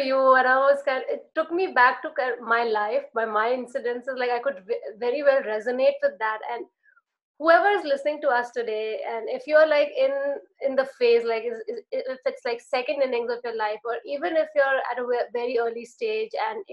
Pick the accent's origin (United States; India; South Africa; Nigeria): India; English is a second language; I'm from India